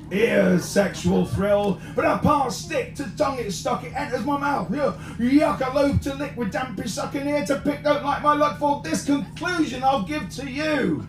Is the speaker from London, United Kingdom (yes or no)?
no; Corby, East Midlands, United Kingdom; But I come from Corby.